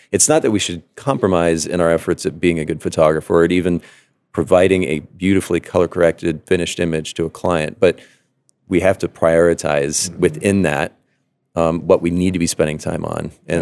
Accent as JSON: {"language": "English", "country": "Japan", "tie": "born or raised there", "said": "I grew up in Japan, and the Japanese word is Bokeh."}